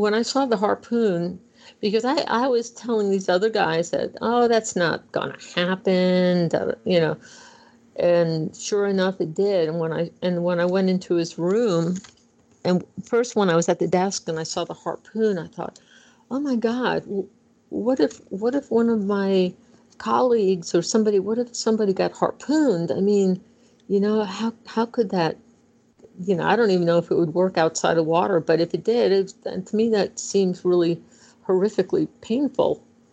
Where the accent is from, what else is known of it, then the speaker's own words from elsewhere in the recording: New York, United States; I grew up in New York.